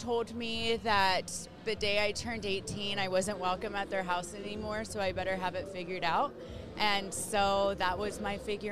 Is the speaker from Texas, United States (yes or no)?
no; Rocklin, California, United States; moved away as an adult; also born or lived in Roseville / Sacramento; now in Utah, United States; So like I grew up in Rockland, Roseville, Sacramento area. And then my husband got a job in Utah, and we moved to Utah in 2018.